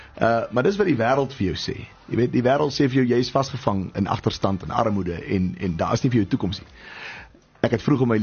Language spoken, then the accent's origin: Afrikaans; Redelinghuis, Western Cape, South Africa; Ek het groot geword in die Sandveld distrik, in die Weskus wêreld, 'n dorpie met die naam van Redelinghuis. Klein dorpie tussen Paketberg en Elandsbaai.